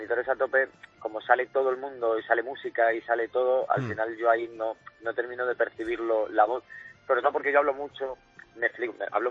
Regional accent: Cañaveral, Extremadura, Spain; hoy duermo aquí en mi pueblo, en Cañaveral.

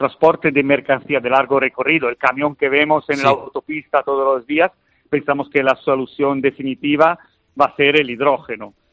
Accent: Genoa, Liguria, Italy; Spanish is a second language; now in Spain; se nota de mi acento, siempre me dicen que tengo un acento muy marcado, efectivamente soy italiano, pero llevo 22 años ya viviendo en la península ibérica.

